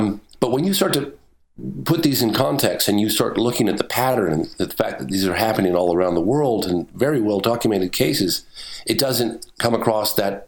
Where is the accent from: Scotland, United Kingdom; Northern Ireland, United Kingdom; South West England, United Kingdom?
South West England, United Kingdom; Exeter; born there; I was born in Exeter